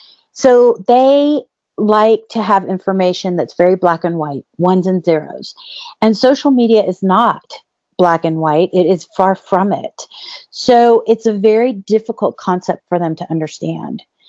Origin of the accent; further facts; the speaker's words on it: Mexico City, Mexico; also born or lived in San Antonio; now in United States; I grew up in Mexico City. I lived in San Antonio, and San Antonio is where I was an interpreter for a little over 13 years.